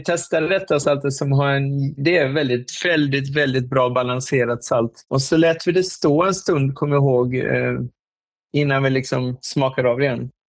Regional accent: Åsa, Halland County, Sweden; Där vi växte upp, eller då där i Åsa.

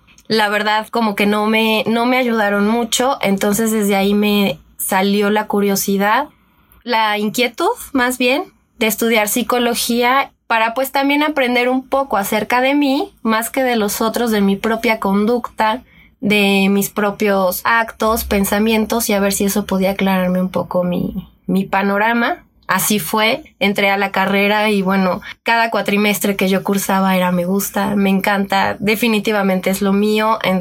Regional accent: Mexico City, Mexico; soy aquí de la Ciudad de México. Mi formación profesional soy psicóloga, estudié en la Universidad del Valle de México, pero en Guadalajara, estuve viviendo allá un par de años.

